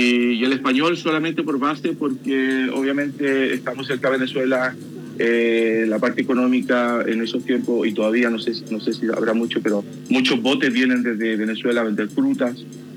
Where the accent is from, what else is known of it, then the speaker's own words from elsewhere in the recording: Rancagua, O'Higgins, Chile; also born or lived in Santiago; yo soy de Rancagua y estudié en Santiago.